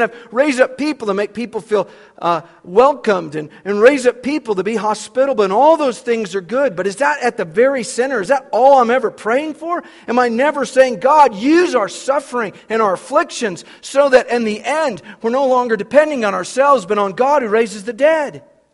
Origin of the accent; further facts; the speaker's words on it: Idaho, United States; now in Kalispell, United States; I was raised in Idaho. We had the same problem.